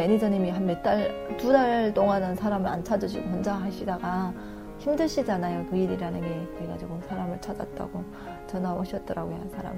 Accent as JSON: {"language": "Korean", "country": "North Korea", "lives_now": "South Korea", "said": "제가 이북에서 왔습니다."}